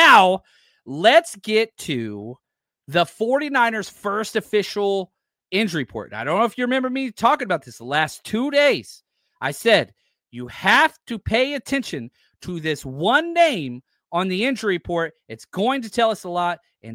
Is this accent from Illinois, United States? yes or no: no; Texas, United States; I was raised in Texas, but we moved around a lot.